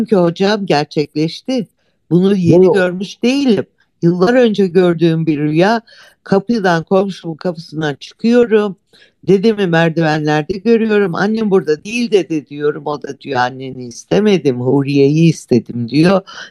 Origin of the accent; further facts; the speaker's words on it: İzmir, Turkey; Ben İzmirliyim, İzmir Bornova'dayım.